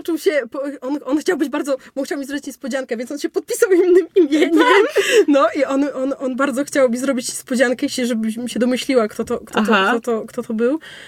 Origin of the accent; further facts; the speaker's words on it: Pomeranian Voivodeship, Poland; ja pochodzę też z bardzo malutkiej wsi z Kaszub. I, ale to jest taka kaszubska wieś, że praktycznie cała wieś to jest rodzina, mieszka 28 osób